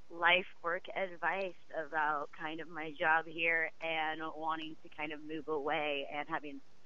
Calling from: Portland, Oregon, United States; Portland, Oregon.

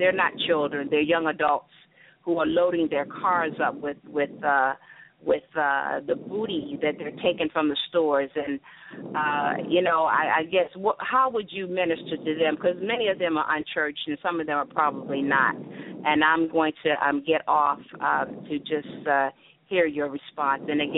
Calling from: Baltimore, Maryland, United States; I'm calling from Baltimore.

